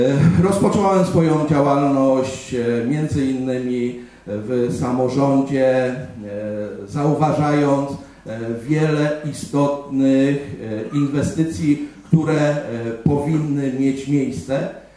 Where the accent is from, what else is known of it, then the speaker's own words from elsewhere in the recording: Domisław, Pomeranian Voivodeship, Poland; also born or lived in Człuchów; Wychowałem się w Domisławiu, urodziłem jak wielu z Państwa w Czuchowie zapewne. Swoje dzieciństwo, tak jak mówiłem, spędziłem w Domisławiu, uczęszczając do szkoły podstawowej w Wyczechach.